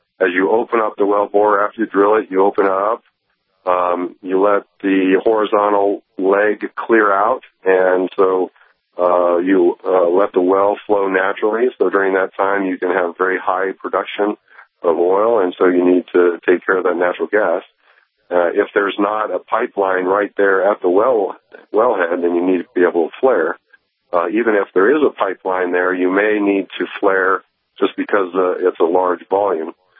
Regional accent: Denver, Colorado, United States; And I'm from Denver, so I think the Broncos by three.

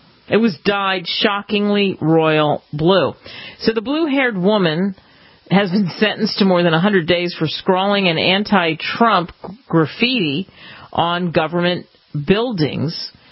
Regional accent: New Jersey, United States; If you go to Philly, which at one point was my hometown where I grew up across the bridge, I just learned that a place that I loved as a kid is 106 years old.

